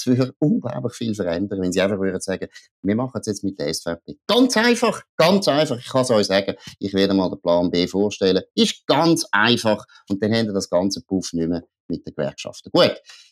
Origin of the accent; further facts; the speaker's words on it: Switzerland; Und da auch als Schweizer kann man sich noch nicht zurücklehnen